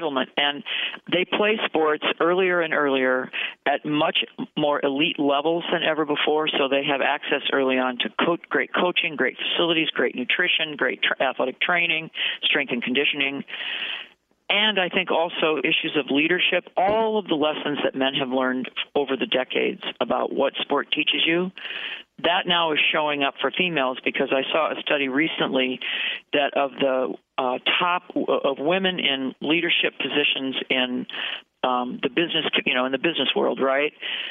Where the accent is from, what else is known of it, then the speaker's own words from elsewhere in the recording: Bloomington, Illinois, United States; I'm speaking as a 66-year-old classic neighborhood tomboy growing up in Bloomington, Illinois